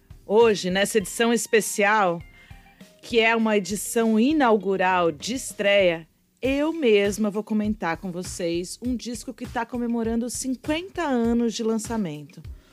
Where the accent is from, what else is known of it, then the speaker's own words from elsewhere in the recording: São Paulo, Brazil; now in Recife, Brazil; E o meu sotaque é diferente mesmo, e se sair um porta, portão, porteira, vocês não assustem, porque eu sou do interior de São Paulo mesmo.